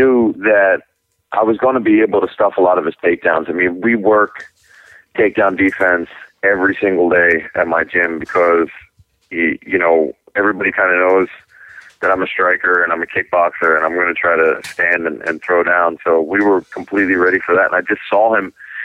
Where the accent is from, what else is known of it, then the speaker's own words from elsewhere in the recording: Philadelphia, Pennsylvania, United States; I'm from South Philly and, you know, in Pennsylvania, in the United States, and wasn't born in Ireland. My parents weren't born in Ireland, but we grew up in a real small Catholic neighborhood.